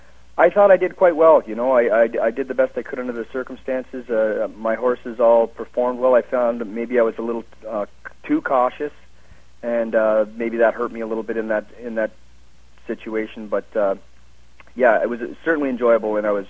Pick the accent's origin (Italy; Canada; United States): Canada; London, Ontario; moved away; I'd left London and hadn't done a lot of racing in London.